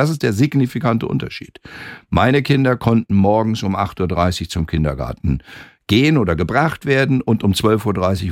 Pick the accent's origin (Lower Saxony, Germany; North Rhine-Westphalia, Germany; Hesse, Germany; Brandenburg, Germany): Lower Saxony, Germany; Osterholz-Scharmbeck; born there; Ich bin in Ostdeutsch-Scharmbeck geboren und war trotzdem der Fremde. Weil die Einheimischen haben platt gesprochen. Also ich meine, ich habe Niederdeutsch und Plattdeutsch dann hören können und auch teilweise sprechen können, aber meine Sprache ist Hochdeutsch